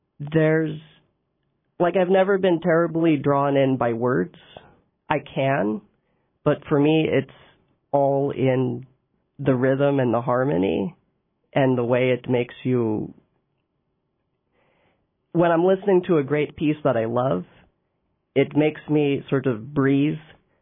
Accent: Juneau, Alaska, United States; I grew up in Juneau. I was homeschooled.

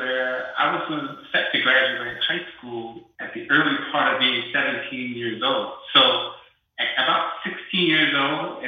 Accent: New York, United States; Well, I was from New York. I was hoping to get somewhere over skis.

